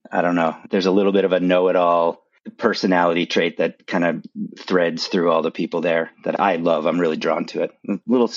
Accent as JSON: {"language": "English", "region": "East Coast", "country": "United States", "tie": "born or raised there", "said": "I loved growing up on the East Coast, really. I get asked this question a lot to compare East and West, right?"}